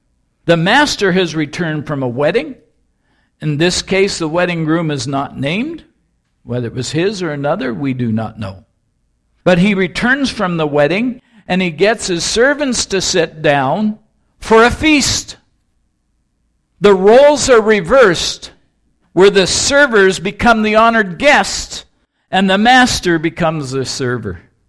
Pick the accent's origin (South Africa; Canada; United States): Canada; Kamloops, British Columbia; When I grew up near Kamloops, it was that way almost every night when you came in from the dust of the ground.